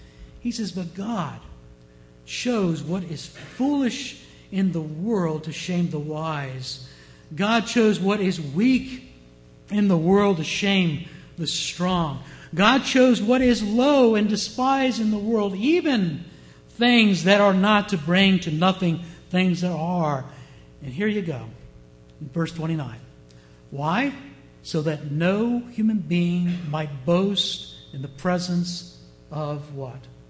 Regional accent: United States; Why is it that we Americans like the underdogs?

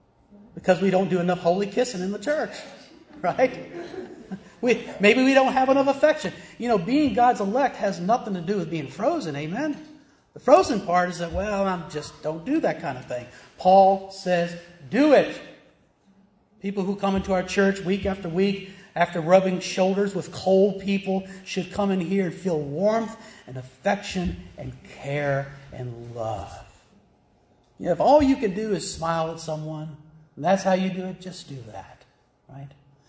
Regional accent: the South, United States; Because I'm a Southerner.

